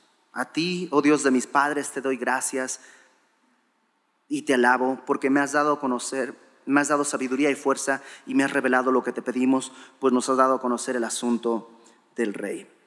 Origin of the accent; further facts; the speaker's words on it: Bolivia; Bueno, extranjeros para mí, ¿no? Yo soy de Bolivia.